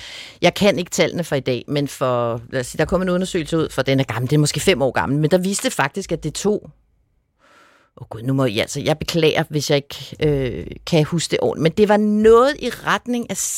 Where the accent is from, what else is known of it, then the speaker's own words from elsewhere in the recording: Capital Region of Denmark, Denmark; Jeg var fra Vestegnen